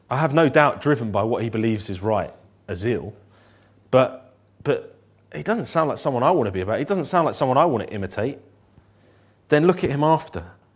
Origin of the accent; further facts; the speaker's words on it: North London, London, United Kingdom; I'm a lad who grew up in North London and I don't say my word. My accent is a bit rough in patches.